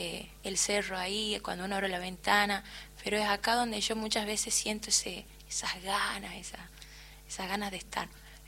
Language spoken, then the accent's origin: Spanish; Yerba Buena, Tucumán, Argentina; Sí, Yerbabuena, la ciudad que me vio crecer y a donde sigo viviendo.